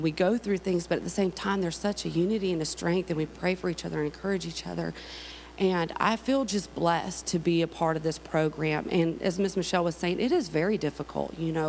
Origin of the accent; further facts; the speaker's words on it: California, United States; also born or lived in North Carolina; now in Georgia, United States; I came from California about 15 years ago. We moved to North Carolina, and then from there we ended up in Georgia and lived there for about 13 years now.